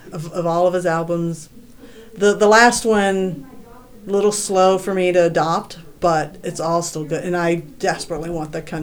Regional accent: Texas, United States; And I'm like, I grew up in the Dallas-Fort Worth area, so I kind of know, you know, the environment

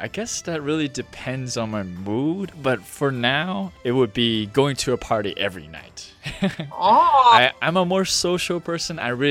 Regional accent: Hong Kong; now in Hawaii, United States; I am from Hong Kong. I was born here in Hawaii, but I was raised in Hong Kong

